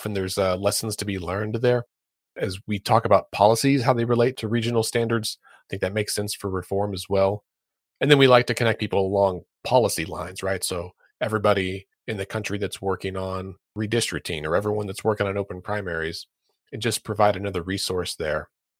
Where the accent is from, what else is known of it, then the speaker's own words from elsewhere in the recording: Oklahoma, United States; And in some states, like my home state of Oklahoma, we have a huge chunk of elections that are decided in the primary